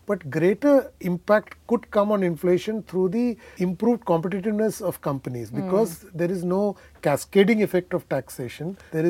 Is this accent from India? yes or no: yes; India; And of course, as an Indian, we are all very proud that she's the world number two at this point of time.